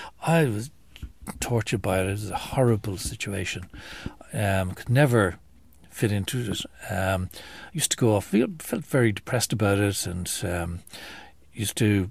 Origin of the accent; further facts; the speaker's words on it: Dublin, Leinster, Ireland; Like, I came from Northside Dublin. As far as I was concerned, the border was at Balbriggan, Bray and Naas.